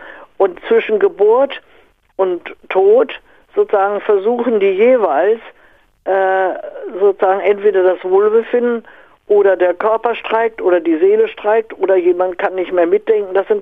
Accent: Aachen, North Rhine-Westphalia, Germany; natürlich sage ich als Aachener, ausgetreten

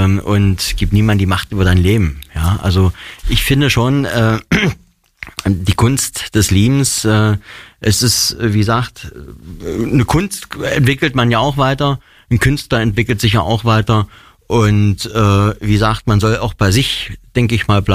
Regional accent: East Germany, Germany; Und wir kommen ja nur aus der DDR, da war ja eine Mauer drumherum.

